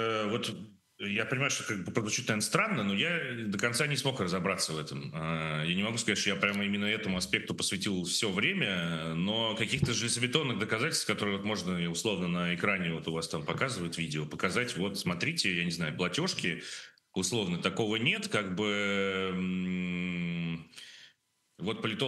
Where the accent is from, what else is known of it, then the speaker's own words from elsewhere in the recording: Russia; now in Romania; потому что я из России.